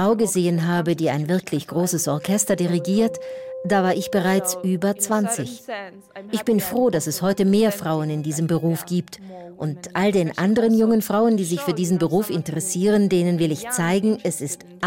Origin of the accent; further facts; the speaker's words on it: Lugano, Ticino, Switzerland; in Lugano, meiner Heimatstadt.